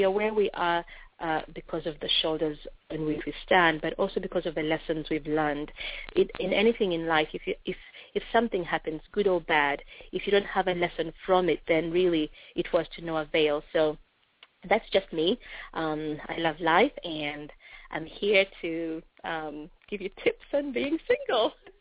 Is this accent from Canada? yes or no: no; Uganda; now in Boston, United States; I am originally from Uganda. I came to Boston 20 years ago